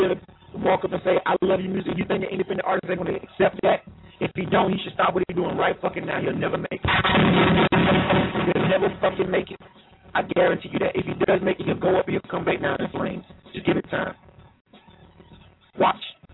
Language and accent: English; the South, United States; I'm from the South, and I don't listen to a lot of what I don't listen to a lot, a majority, especially now.